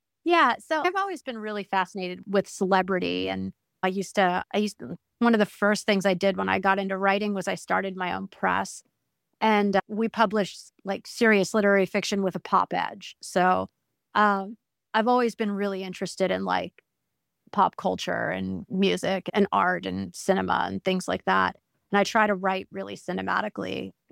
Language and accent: English; New York, United States; also born or lived in Los Angeles; I lived in LA for a long time, and I lived in LA for 11 years, and I grew up in New York.